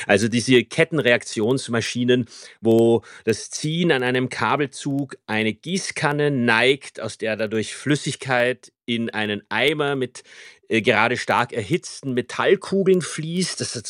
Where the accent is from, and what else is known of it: Vienna, Austria